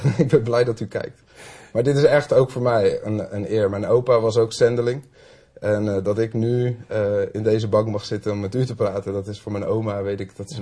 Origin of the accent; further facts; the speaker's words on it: Netherlands; En dat je dan vanuit Nederland, als Nederlander, een indruk mag maken op zo'n jongen.